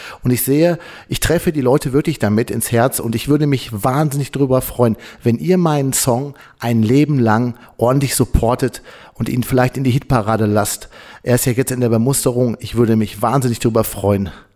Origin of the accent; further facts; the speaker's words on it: North Rhine-Westphalia, Germany; ich komme aus dem Sauerland